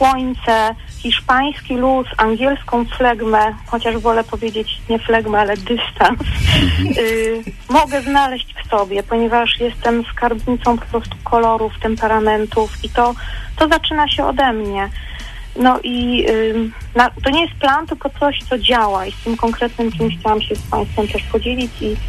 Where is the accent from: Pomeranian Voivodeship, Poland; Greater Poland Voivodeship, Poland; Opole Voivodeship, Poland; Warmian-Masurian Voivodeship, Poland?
Opole Voivodeship, Poland; Opole; nie tak jak u nas w Opolu wszyscy zobaczą, się ubrała tak dziwnie i w ogóle takie miasto, prowincja.